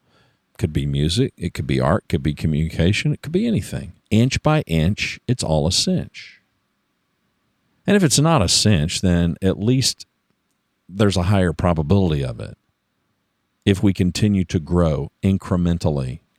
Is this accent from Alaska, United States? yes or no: no; Louisiana, United States; also born or lived in Oklahoma / Texas; I was born in America. I was born in a small town in Oklahoma. I largely grew up in Louisiana. I've lived all of my life in Louisiana, Texas, and Oklahoma.